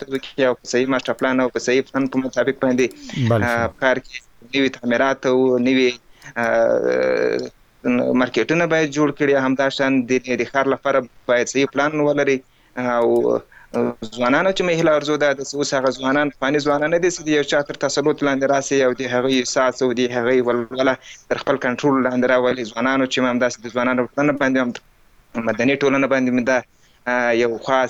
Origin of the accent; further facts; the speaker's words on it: Paktika, Afghanistan; مثلا زه د پکتیکا اوسېدونکی یم